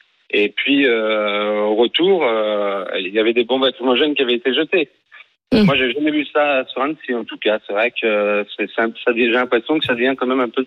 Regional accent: Annecy, Auvergne-Rhône-Alpes, France; moi je suis d'Annecy, on est allé se balader un peu en ville

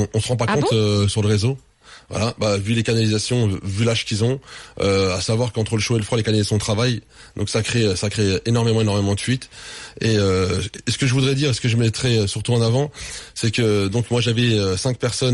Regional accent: France; Moi, je suis français.

